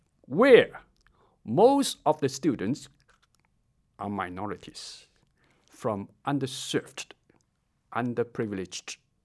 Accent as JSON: {"language": "English", "country": "Hong Kong", "tie": "born or raised there", "said": "I grew up in Hong Kong at a time when Hong Kong was still a British colony."}